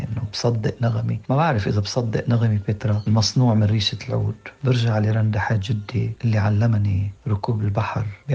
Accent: Amchit, Keserwan-Jbeil, Lebanon; والحنين لهيدي الأصوات بقريتي عمشيت رافقني كل الفترات

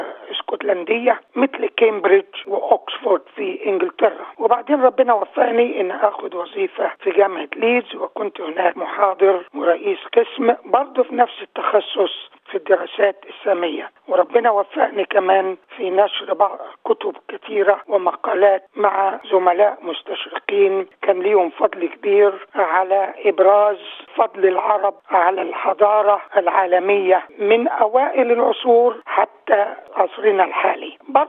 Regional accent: Asyut, Asyut Governorate, Egypt; moved away as an adult; now in Sydney, Australia; أنا من مواليد أسيوط في صعيد مصر، تربيت في محافظة أسيوط وبعدين درست في جامعة عين شمس في القاهرة

